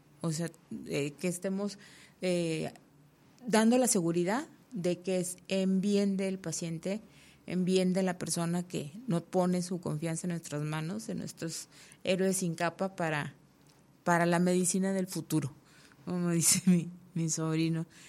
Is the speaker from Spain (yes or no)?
no; Torreón, Coahuila, Mexico; yo soy de Torreón